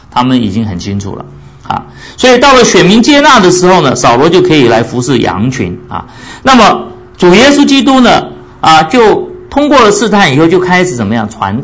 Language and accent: Chinese; China; 最邋遢的就是我们中国人。我后来下了一个决啊，一个定论，越往北越邋遢。